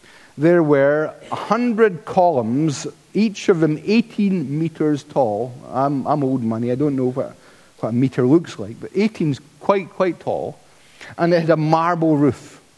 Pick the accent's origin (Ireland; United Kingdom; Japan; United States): United Kingdom; Paisley, Scotland; And growing up in Paisley, there was all these different lodges.